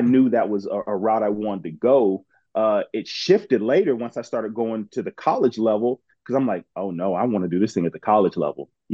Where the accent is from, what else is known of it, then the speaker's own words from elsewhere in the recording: Houston, Texas, United States; also born or lived in Detroit; My dad took a job out in Houston. Weird thing, I was born in Detroit because he was training in Detroit to take the job in Houston.